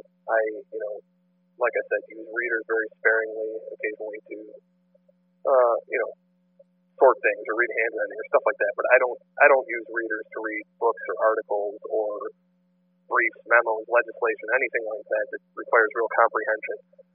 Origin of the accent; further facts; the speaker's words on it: Midwest, United States; because I am from the Midwest.